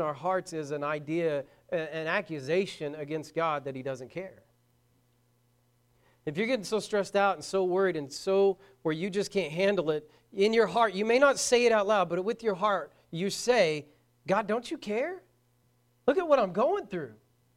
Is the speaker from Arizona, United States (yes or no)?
no; Braggs, Oklahoma, United States; I grew up in Braggs, Oklahoma. Most of you know where that's at.